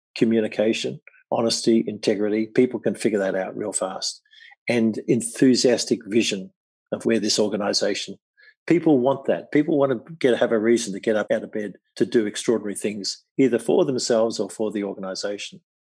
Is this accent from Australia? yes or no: yes; Australia; It's a beautiful part of being an Australian as well.